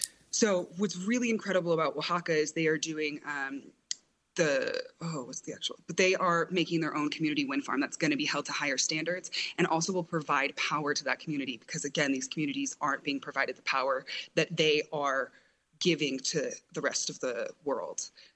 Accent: Black Mesa, Arizona, United States; You know, growing up in Black Mesa, we would constantly have to be careful of, like, what day the mine was going or what things

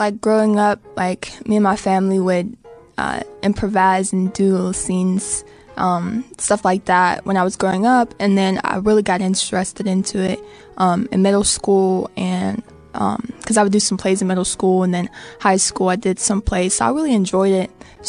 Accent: Pittsburgh, Pennsylvania, United States; I grew up in the Hill District.

